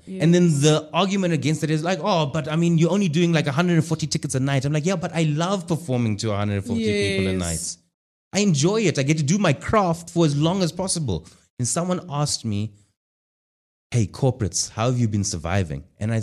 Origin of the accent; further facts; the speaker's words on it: South Africa; I am a South African comedian.